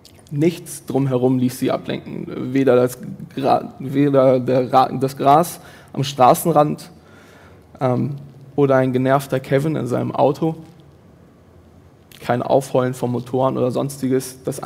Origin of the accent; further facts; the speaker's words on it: Germany; also born or lived in Ruhr area; Ich bin zwar im Pott geboren und habe in Bonn studiert, aber aufgewachsen bin ich so richtig ländlich.